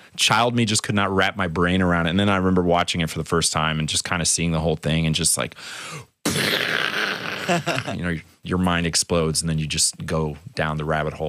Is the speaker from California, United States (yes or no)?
yes; San Diego, California, United States; When I was growing up in San Diego, like I remember like my parents were always like, they were actually just, they loved movies, but they would never let me watch anything.